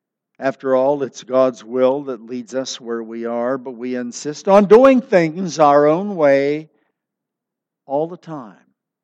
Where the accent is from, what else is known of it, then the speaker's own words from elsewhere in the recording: Ohio River, United States; I grew up on the Ohio River, literally. And I've told you before that we were used to floods.